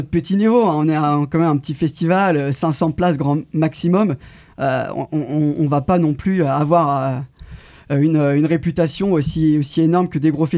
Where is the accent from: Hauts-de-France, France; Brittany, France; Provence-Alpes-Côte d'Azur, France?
Brittany, France; Montfort-sur-Meu; on vient tous des alentours de Montfort-sur-Meux, Montfort-Communauté, donc à 20-25 minutes d'ici à de Vigean.